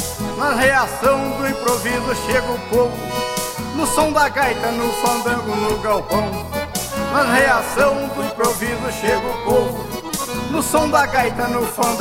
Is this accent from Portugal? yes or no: no; Espírito Santo, Brazil; Sou natural do estado do Espírito Santo, sou capixaba com muita satisfação.